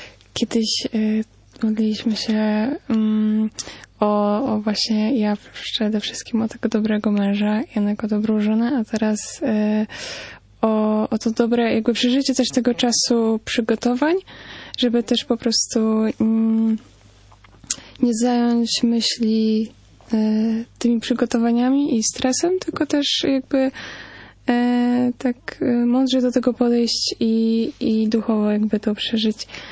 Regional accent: Tarnobrzeg, Subcarpathian Voivodeship, Poland; now in Kraków, Poland; Ja przeprowadziłam się z Tarnobrzega na Podkarpaciu

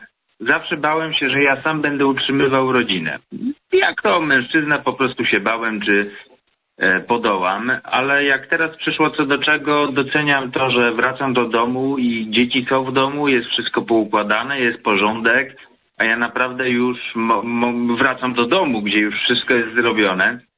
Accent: Warsaw, Masovian Voivodeship, Poland; oboje pochodzimy z Warszawy. Wychowaliśmy się na Ursynowie, więc jesteśmy w sumie starsi jak pierwszym pokoleniem Ursynowa.

